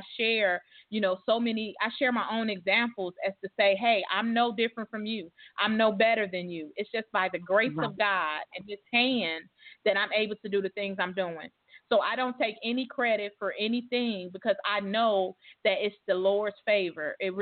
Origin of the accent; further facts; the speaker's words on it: Chicago, Illinois, United States; I'm a girl from Roseland. I'm a girl from the south side of Chicago, Chicago Public School